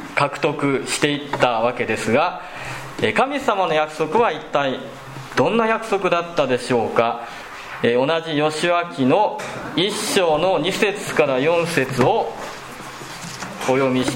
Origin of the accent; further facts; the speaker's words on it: Osaka, Japan; 先生も大阪で育って、香川でもアカンって言うかなダメなことをアカンって言いますけれども